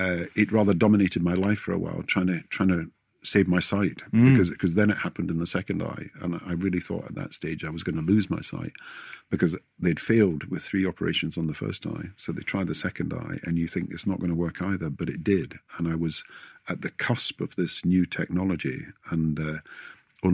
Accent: Kirkcaldy, Scotland, United Kingdom; I was growing up in Kirkcaldy, and I was playing football for the school

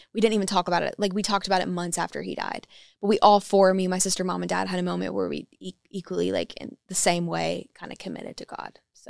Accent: Kentucky, United States; And my voice has always been more country growing up in Kentucky. I grew up on bluegrass music and country music.

